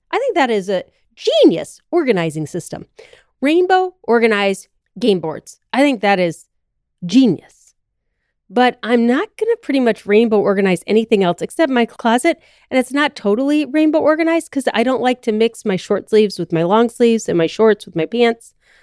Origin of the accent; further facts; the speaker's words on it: United States; So I'm an American.